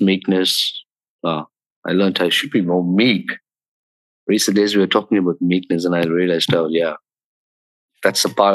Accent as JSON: {"language": "English", "region": "Tamil Nadu", "country": "India", "tie": "born or raised there", "said": "Tamil Nadu. Yeah."}